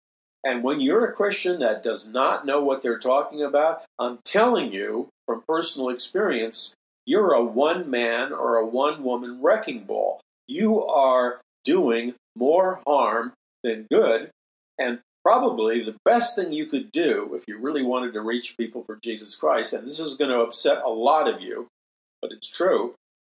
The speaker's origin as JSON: {"language": "English", "town": "Queens", "region": "New York", "country": "United States", "tie": "born or raised there", "said": "when I was a young man growing up in Jackson Heights, Queens, in New York City"}